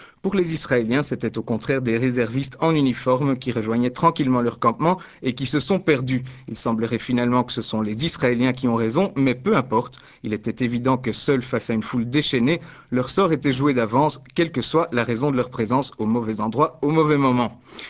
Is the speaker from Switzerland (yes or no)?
no; Belgium; dans un centre fermé pour sans-papiers chez nous en Belgique